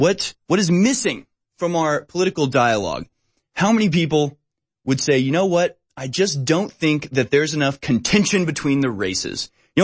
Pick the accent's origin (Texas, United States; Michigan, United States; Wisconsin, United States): Texas, United States; Houston; Congresswoman from, I am so sad to say, my hometown, Houston.